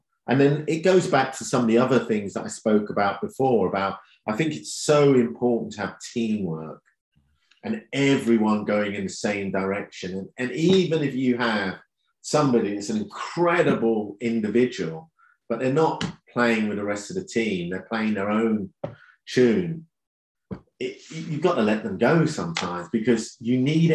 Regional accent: Charlton, London, United Kingdom; also born or lived in Malaysia; When I came back from Malaysia, we had a fantastic life, you know, we lived in a big house. And then my mum brought us back as a single parent, and we lived in a council flat in Charlton, you know.

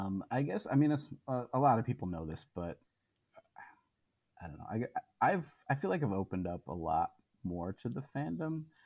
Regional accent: Michigan, United States; I'm from Michigan. Yeah, we went to a small town in Michigan, grew up in the same town.

